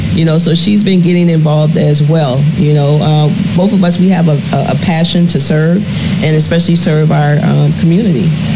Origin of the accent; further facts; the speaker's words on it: Louisiana, United States; I'm originally from Louisiana, and my family, no one had ever been an elected official